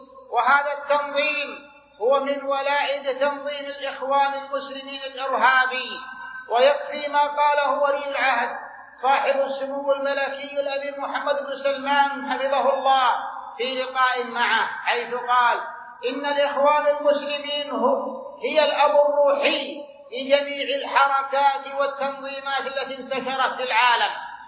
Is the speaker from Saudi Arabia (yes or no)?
yes; Saudi Arabia; عباد الله، إن بلادنا المملكة العربية السعودية قامت من أول يومها على عقيدة الإسلام